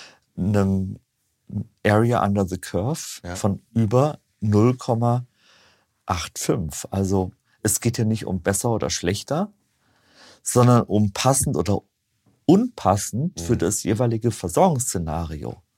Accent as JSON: {"language": "German", "town": "Marburg", "region": "Hesse", "country": "Germany", "tie": "born there", "said": "ich bin ja auch ein gebürtiger Marburger."}